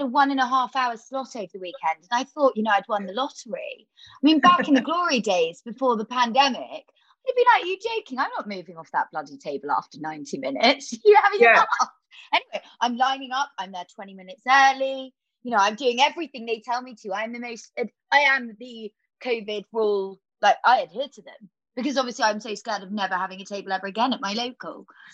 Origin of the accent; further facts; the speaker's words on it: South West England, United Kingdom; I know about growing up in Devon and having lots of girlfriends and falling in love and loving all of the stuff like that.